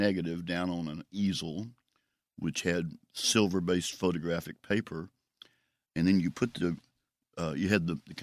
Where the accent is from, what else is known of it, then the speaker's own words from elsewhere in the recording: Jackson, Mississippi, United States; also born or lived in Greenwood, United States; My family moved to Jackson when I was two. So I grew up in the Broadmoor section of North Jackson.